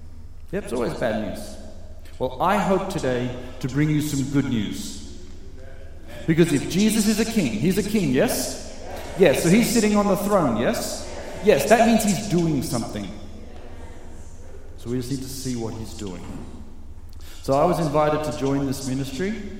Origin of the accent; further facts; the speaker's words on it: Australia; now in Israel; you might have detected from my accent that I don't come from around here. But it's an honor to be able to speak to you without an accent today, as you all have the accents. What is a good Australian boy doing in Jerusalem